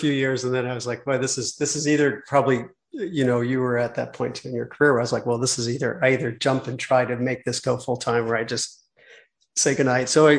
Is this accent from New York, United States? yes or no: no; Maryland, United States; also born or lived in Washington D.C.; a big extended family where I grew up back east in Maryland and Washington D.C. area, and we would go all the time to cousins and aunts and uncles.